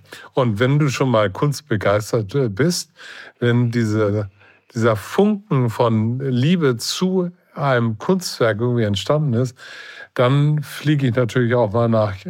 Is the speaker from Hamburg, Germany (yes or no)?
yes; Hamburg, Germany; Und letztendlich mache ich etwas für Hamburg, für meine Heimatstadt, für Deutschland und für Europa.